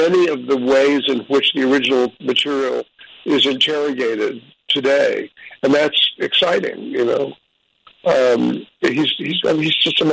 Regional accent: New York, United States; You know, I'm a New Yorker.

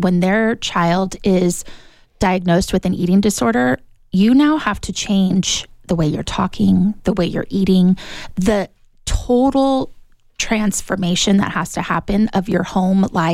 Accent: Tucson, Arizona, United States; moved away; I have to leave my hometown of Tucson and only one place in Phoenix, you know, and they didn't accept insurance. So we had to leave. We had to get out of Tucson, Arizona altogether

